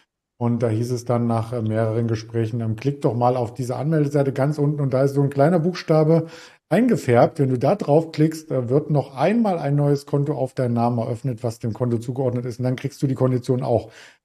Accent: East Germany, Germany; Als Ossi kann ich ja nur sagen

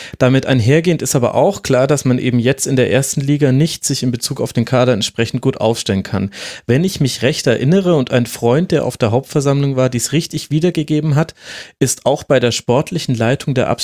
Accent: Bavaria, Germany; born there; weil ich bin ja selbst gebürtiger Bayer und gebürtiger Franke ja sogar.

